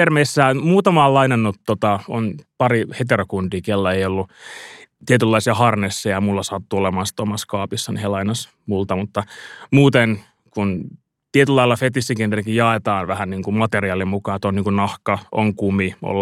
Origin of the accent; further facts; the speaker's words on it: Helsinki, Uusimaa, Finland; mä oon helsinkiläinen